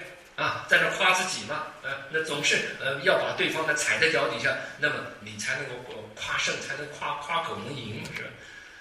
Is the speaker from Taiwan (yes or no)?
yes; Taiwan; moved away as an adult; now in United States; 我在台湾长大，那么在台湾受教育啊，然后呢再到美国来读研究所啊。